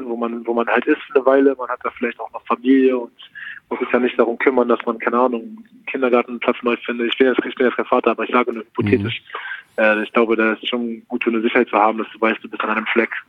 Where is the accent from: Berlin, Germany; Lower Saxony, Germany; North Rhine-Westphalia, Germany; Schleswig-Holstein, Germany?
Berlin, Germany; Ich bin Berliner, das ist meine Heimat.